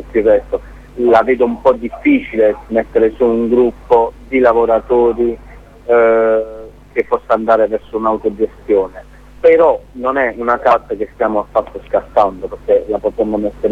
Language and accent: Italian; Bari, Apulia, Italy; Sì, sono di Bari.